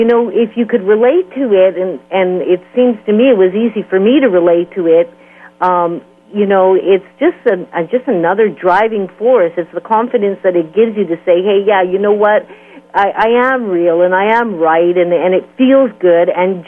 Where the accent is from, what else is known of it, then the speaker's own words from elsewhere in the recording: Canada; And I'm Canadian